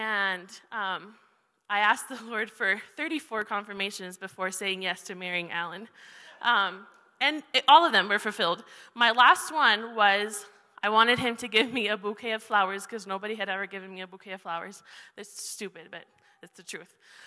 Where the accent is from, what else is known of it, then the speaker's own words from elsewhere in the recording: Spain; Growing up in Spain, I don't know how many of you have gone to Spain.